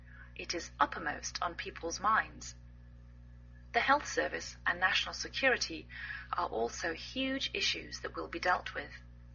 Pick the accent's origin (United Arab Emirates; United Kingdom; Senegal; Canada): United Kingdom; England; now in United States